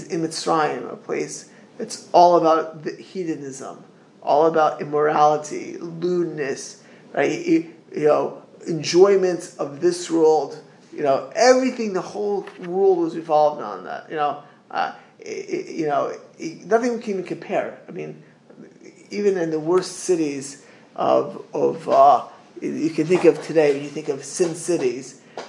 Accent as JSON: {"language": "English", "town": "Miami Beach", "region": "Florida", "country": "United States", "tie": "born or raised there", "said": "I grew up in Miami Beach. I knew where not to walk when I grew up."}